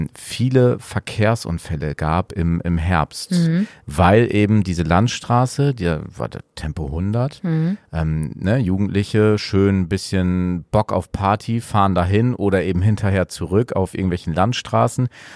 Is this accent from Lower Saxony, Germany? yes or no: yes; Oldenburg, Lower Saxony, Germany; wir kommen ja hier aus Oldenburg